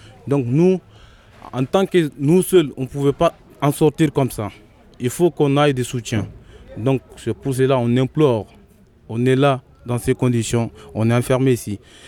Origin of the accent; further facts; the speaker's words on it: Mali; Je suis l'un des occupants, je suis malien, on est au nombre de 25 personnes ici, on est tous maliens.